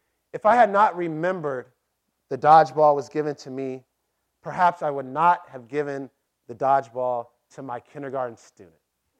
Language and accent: English; Los Angeles, California, United States; because I have a Christian background, I grew up in Los Angeles, that's why I love you.